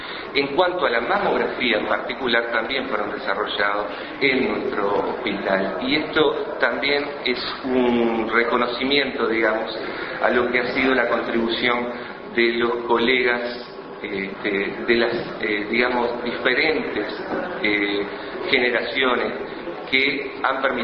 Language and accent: Spanish; Uruguay; porque eso somos los uruguayos, comunidad de comunidades